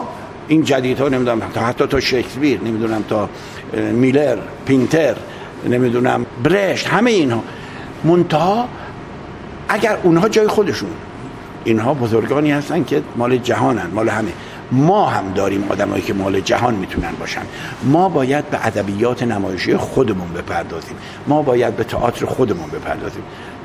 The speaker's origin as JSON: {"language": "Persian", "country": "Iran", "said": "ما ایرانی هستیم"}